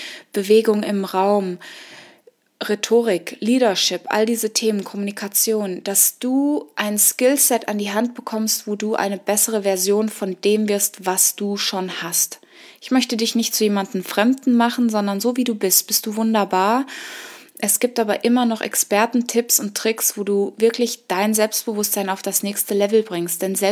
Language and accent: German; Kenya; also born or lived in United States; Ich bin in Afrika geboren und aufgewachsen und nicht in Südafrika, wie die meisten annehmen, sondern in Kenia geboren. Hab eine ganz bewegte Kindheit mit dem Bürgerkrieg, bin geflohen, war 12 Jahre auf dem amerikanischen Internat, spreche fließend Englisch